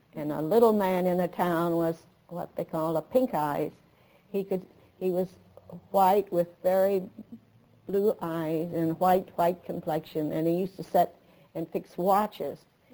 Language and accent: English; Park City, Utah, United States; born there; I was born in Park City, Utah, in a little mining town.